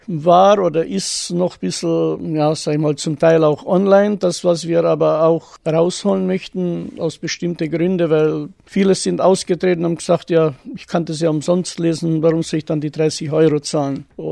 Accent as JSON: {"language": "German", "town": "Königsgnad", "region": "Caraș-Severin County", "country": "Romania", "tie": "born or raised there", "also_born_or_lived": "Reschitz", "moved": "as an adult", "lives_now": "Germany", "said": "Bis zum 20. Lebensjahr habe ich meine Kindheit, Jugendzeit in Königsgnad und beziehungsweise auch Reschitz verbracht. Danach bin ich in die Bundesrepublik über Österreich, da wo ich 1,5 Monate war und in die Bundesrepublik."}